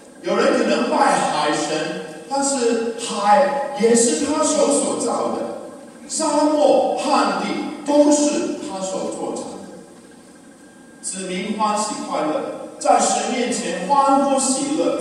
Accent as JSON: {"language": "Chinese", "country": "China", "said": "因为我是一个在传统教养长大的中国男孩"}